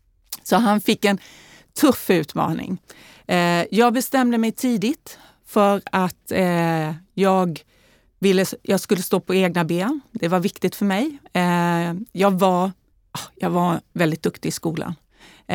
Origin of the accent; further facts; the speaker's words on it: Värnamo, Jönköping County, Sweden; Jag är ju född och uppvuxen i Småland, i Värnamo. I en arbetarfamilj